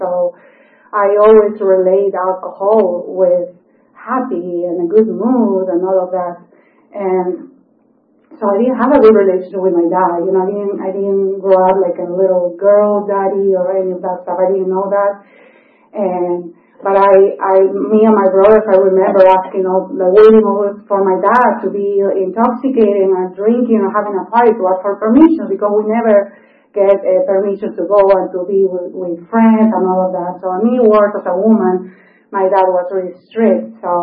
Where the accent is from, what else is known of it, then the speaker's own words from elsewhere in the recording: Lima, Peru; And so I was raised in Lima, in Peru, in South America.